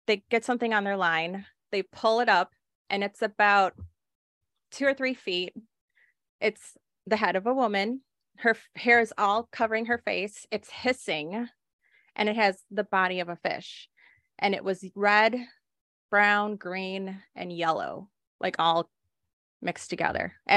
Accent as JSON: {"language": "English", "region": "Texas", "country": "United States", "tie": "born or raised there", "said": "But growing up, I grew up in Texas"}